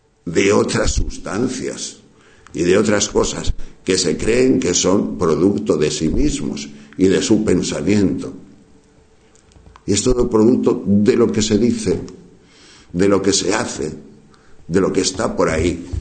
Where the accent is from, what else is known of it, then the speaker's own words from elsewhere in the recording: Sahagún, Castile and León, Spain; Cuando yo era pequeño iba a ver películas en mi pueblo que mi madre solo me dejaba. Era un pueblo pequeño. En Sagún de Campos se llama ese pueblo, en la provincia de León.